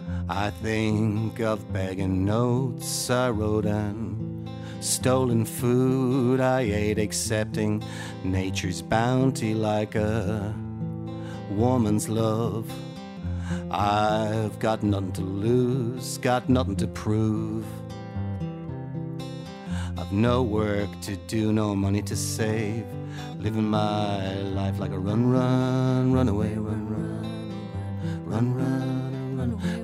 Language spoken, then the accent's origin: English; Bray, County Wicklow, Ireland; I grew up in Bray, I have to say. I grew up in Bray. And I love Bray